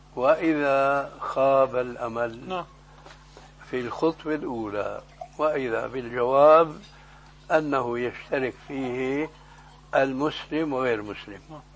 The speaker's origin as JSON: {"language": "Arabic", "country": "Syria", "said": "كما يقولون عندنا في سوريا خليط مليط"}